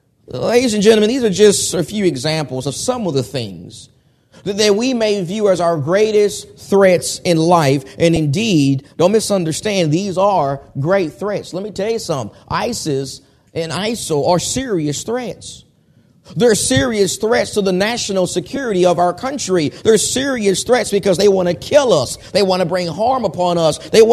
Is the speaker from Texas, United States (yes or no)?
yes; Nacogdoches, Texas, United States; also born or lived in Galveston, Texas; I am originally from Texas. I grew up in a town called Nacogdoches, Texas. That's the oldest town in Texas. And I was born actually in Galveston, Texas, but I was raised in Nacogdoches